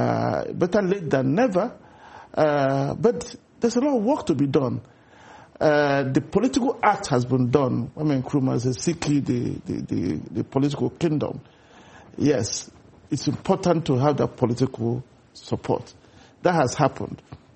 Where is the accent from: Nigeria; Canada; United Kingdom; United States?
Nigeria; because I'm originally a Nigerian